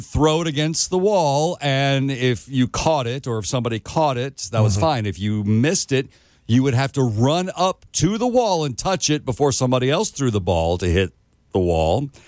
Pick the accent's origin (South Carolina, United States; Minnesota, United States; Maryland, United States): South Carolina, United States; born or raised there